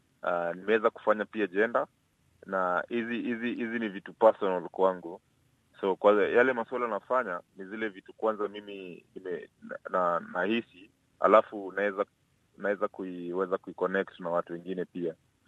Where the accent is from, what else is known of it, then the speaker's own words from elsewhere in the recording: Kenya; nimetoka Kenya